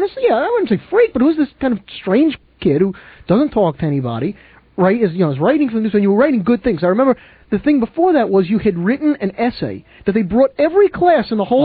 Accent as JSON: {"language": "English", "town": "Woodmere", "region": "New York", "country": "United States", "tie": "born or raised there", "said": "I had grown up in Woodmere. I was born and raised in Woodmere."}